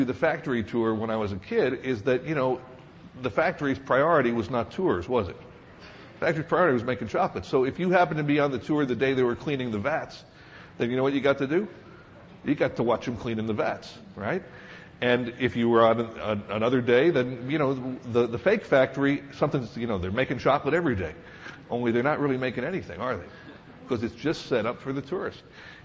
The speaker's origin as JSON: {"language": "English", "region": "Pennsylvania", "country": "United States", "tie": "born or raised there", "said": "when I was a little kid, my family, I grew up in Pennsylvania, and my family used to take vacations to Hershey."}